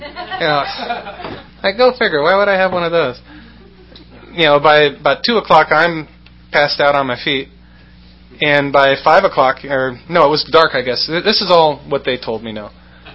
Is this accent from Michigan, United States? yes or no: no; California, United States; I grew up in Humboldt County, a couple hundred miles north of here.